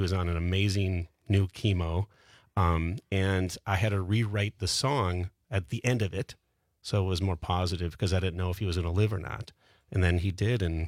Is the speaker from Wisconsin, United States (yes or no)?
yes; Pewaukee, Wisconsin, United States; Yeah, I came from Pewaukee, yeah.